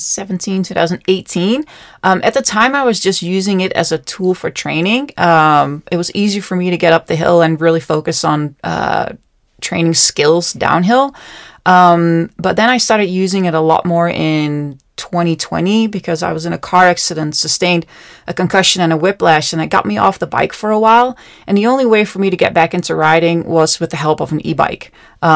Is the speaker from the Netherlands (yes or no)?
yes; Netherlands; I'm born and raised in the Netherlands, so I started riding there.